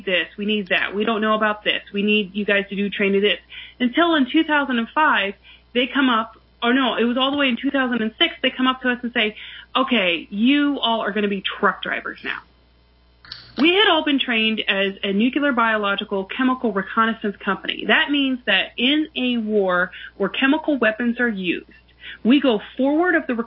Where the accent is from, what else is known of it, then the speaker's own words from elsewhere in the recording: Nebraska, United States; I grew up in Nebraska